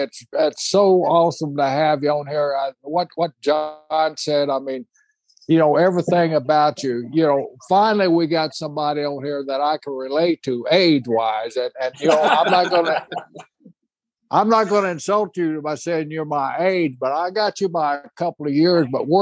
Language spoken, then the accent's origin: English; Seminole, Oklahoma, United States; born there; Tony was born in Auckland, New Zealand, and I was born in Seminole, Oklahoma.